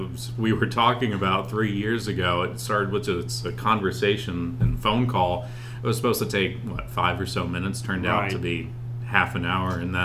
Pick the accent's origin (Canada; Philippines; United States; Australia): United States; Arkansas; Yeah, so I grew up in Arkansas, which if you've taken any class growing up, they talk about Tornado Alley. It's smack dab right in the middle of it.